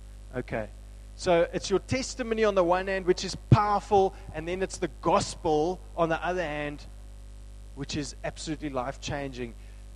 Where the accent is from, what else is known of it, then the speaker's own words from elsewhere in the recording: South Africa; Growing up in South Africa, there's a lot of church-going people, religious-type people.